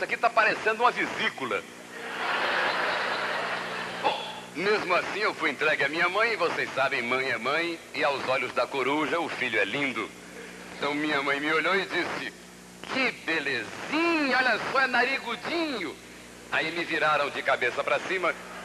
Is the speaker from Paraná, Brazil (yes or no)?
no; Maranguape, Ceará, Brazil; born there; Eu nasci lá em Maranguape.